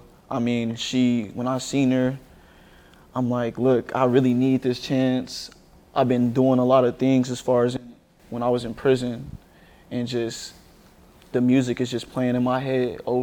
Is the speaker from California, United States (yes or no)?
yes; Bakersfield, California, United States; Yeah, Central. So I'm from Bakersfield, California, so that's...